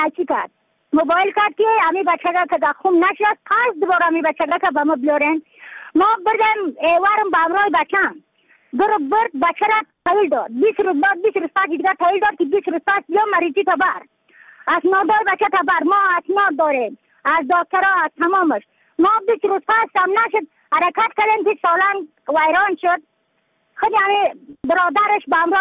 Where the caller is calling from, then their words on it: Badakhshan, Afghanistan; از بدخشان هستم، مرکز بدخشان